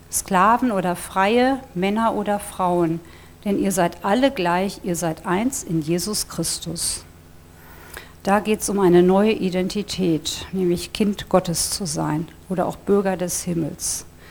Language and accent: German; Germany; wir sind aus Deutschland, vorhin war jemand aus Rumänien hier.